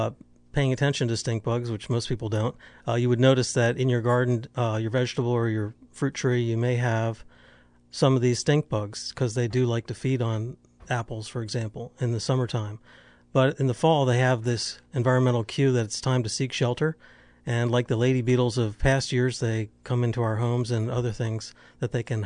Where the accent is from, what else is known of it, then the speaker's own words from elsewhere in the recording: Pennsylvania, United States; also born or lived in Virginia; I'm from originally Southeast Pennsylvania, but I've been in Virginia for a while.